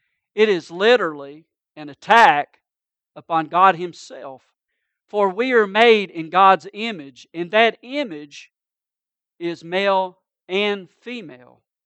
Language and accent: English; Greenville, South Carolina, United States; When I was a boy growing up in Greenville, South Carolina, my father was away from home more than half of every year, preaching across the country.